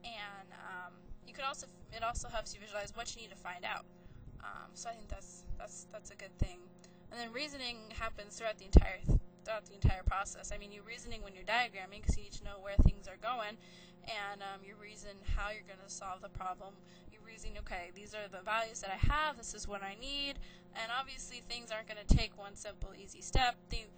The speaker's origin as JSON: {"language": "English", "town": "San Diego", "region": "California", "country": "United States", "tie": "born or raised there", "also_born_or_lived": "Long Beach", "said": "I was born in Long Beach, California, and then moved to San Diego when I was an infant. So this is pretty much my hometown, and I absolutely love it."}